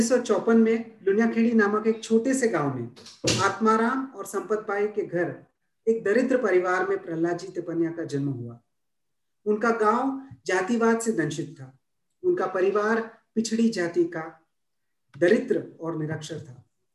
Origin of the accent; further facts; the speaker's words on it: Mumbai, Maharashtra, India; मैं मुंबई से हूं